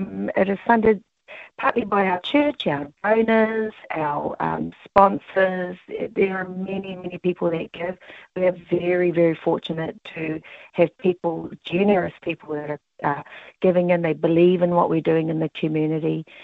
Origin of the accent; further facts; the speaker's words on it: Auckland, New Zealand; I grew up in South Auckland. I know what it is to, you know, I had a large family. There were 15 of us in a three-bedroom whare.